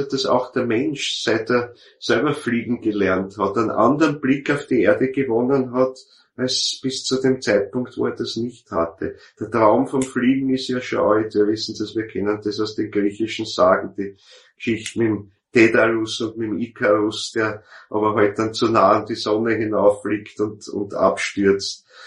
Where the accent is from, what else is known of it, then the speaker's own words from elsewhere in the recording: Austria; Ja, da brauchen wir als Österreicher nicht weit gehen